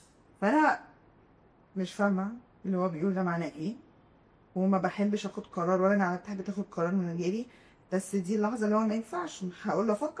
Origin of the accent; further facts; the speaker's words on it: Egypt; احنا كمصريين تنكين